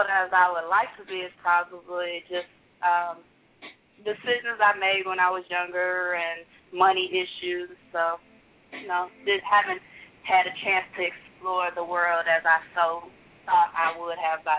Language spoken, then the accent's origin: English; Michigan, United States; because see, I'm from Michigan. You can kind of go to Detroit and then take the tunnel and basically you there